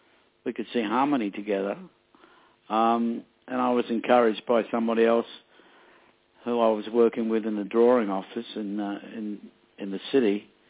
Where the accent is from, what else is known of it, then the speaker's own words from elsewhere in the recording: Elizabeth, South Australia, Australia; my teenage years growing up in South Australia, a place called Elizabeth, north of Adelaide.